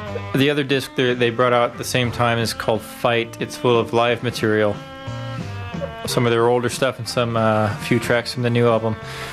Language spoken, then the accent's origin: English; United States; I follow the American politics scene quite closely, being American.